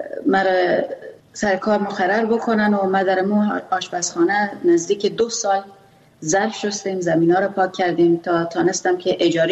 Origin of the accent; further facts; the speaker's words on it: Afghanistan; first language Pashto; Persian is a second language; چون من زبان مادریم پشتو است و قبل از این که مره به جنگ بفرستن هم من والنتیر برشان کار کرده بودم. دیگه دست خودم نبود و من هرگز قصد انتقام از برای قتل مادر و پدرم به این فکر نرفته بودم افغانستان.